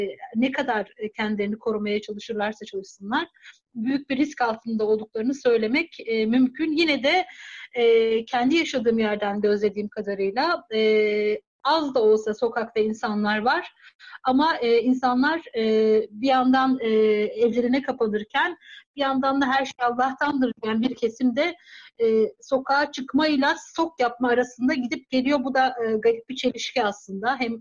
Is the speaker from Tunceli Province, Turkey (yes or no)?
yes; Dersim, Tunceli Province, Turkey; Ben Dersimliyim. Bunu paylaşmak istiyorum.